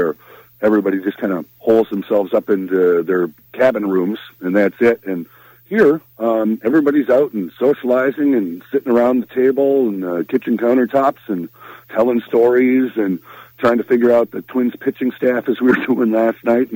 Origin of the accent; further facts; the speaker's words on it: Minnesota, United States; accent: Minnesota; I'll try and lose my Minnesota accent before I get back and on the air on Thursday then, okay?